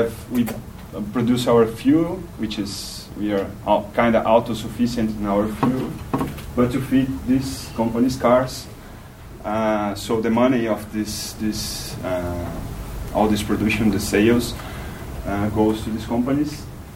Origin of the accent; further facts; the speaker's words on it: Brazil; Well, we come from Brazil, that is also south as Australia, but I think a little different.